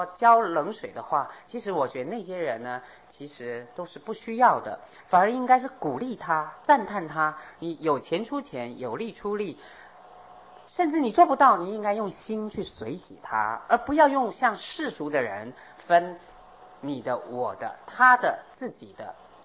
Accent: Taiwan; 这是大陆人，我们是台湾人

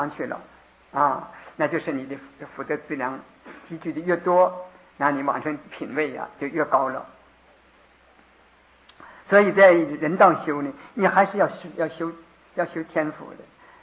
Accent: China; 这个我们中国人呢，文化以上就是有两个支柱，两个支柱在支撑着这个中华文化。

